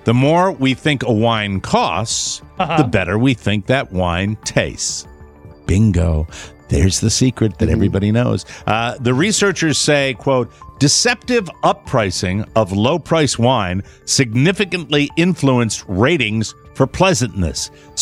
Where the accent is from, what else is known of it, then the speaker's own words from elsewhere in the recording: Oldsmar, Florida, United States; On Sunday afternoon in my home state, Oldsmar, Florida, the location, they got a call about a suspicious guy